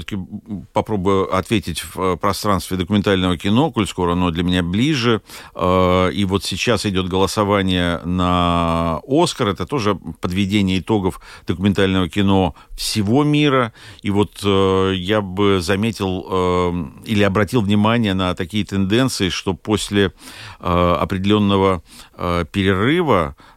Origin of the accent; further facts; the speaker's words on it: Lviv, Lviv Oblast, Ukraine; эта картина сделана в моем родном городе Львове